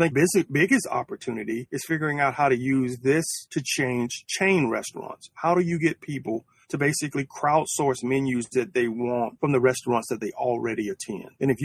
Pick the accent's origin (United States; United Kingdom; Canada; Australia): United States; Selma, Alabama; In my hometown of Selma, everybody that comes through makes a stop at Laney's Barbecue.